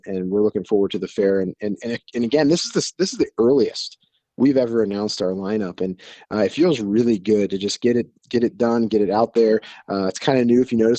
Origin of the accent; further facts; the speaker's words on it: Maryland, United States; growing up in Maryland, we did a combine demolition derby when I was a kid